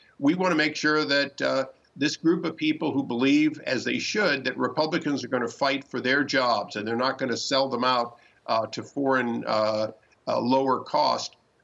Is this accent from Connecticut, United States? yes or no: no; Cleveland, Ohio, United States; in my hometown, my birthplace of Cleveland, Ohio